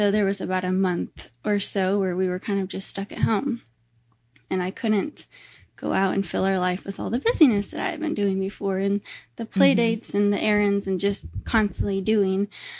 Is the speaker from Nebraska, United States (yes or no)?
yes; Nebraska, United States; We grew up in Nebraska and there were cornfields surrounding our house on every side.